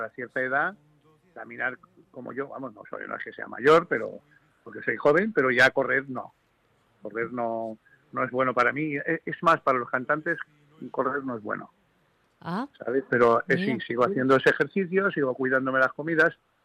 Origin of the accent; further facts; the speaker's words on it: Valencian Community, Spain; yo elegí hacer este himno para mi tierra. Porque desde pequeño siempre me impactó y es algo que yo he regalado a mi tierra, a los valencianos